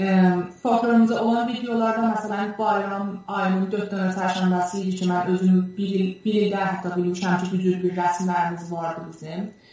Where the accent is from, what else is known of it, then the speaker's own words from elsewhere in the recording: Tabriz, East Azerbaijan, Iran; moved away as an adult; now in United States; Təbrizdə doğulub və böyümüşəm və 25 yaşında Amerikaya köçmüşəm. İki dənə uşağım var və Florida ştatında yaşayıram.